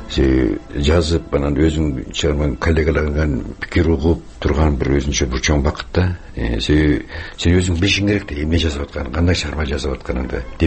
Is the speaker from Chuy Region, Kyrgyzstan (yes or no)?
yes; Tokmok, Chuy Region, Kyrgyzstan; Полонезди мен мектепте окуп жүргөндө уккам, ошо Токмок шаарында да репродуктору бар болчу